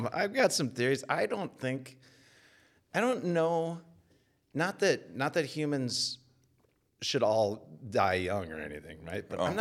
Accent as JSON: {"language": "English", "town": "Elk River", "region": "Minnesota", "country": "United States", "tie": "born or raised there", "said": "I grew up in Elk River and it's kind of shit kicking redneck country out there a little bit, right?"}